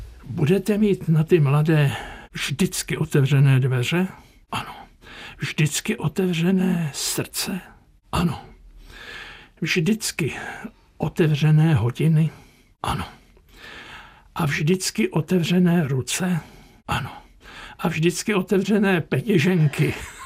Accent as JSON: {"language": "Czech", "region": "South Bohemian Region", "country": "Czechia", "said": "já jsem z Českobudějovického revíru"}